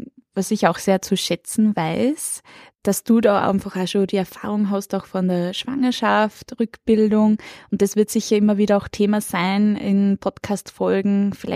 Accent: Upper Austria, Austria; now in Vienna, Austria; Ich wohne derzeit in Wien. Ich bin offiziell sogar als Wienerin gemeldet, aber im Herzen bin ich Oberösterreicherin.

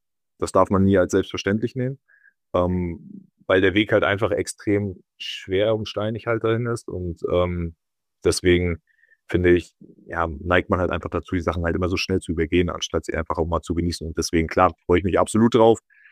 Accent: Rostock, Mecklenburg-Vorpommern, Germany; born there; Ja, also bin ja gebürtiger Rostocker halt auch. Meine ganze Familie, auch meine Frau, mein Sohn, unsere Eltern, meine Schwiegereltern kommen alle aus Rostock.

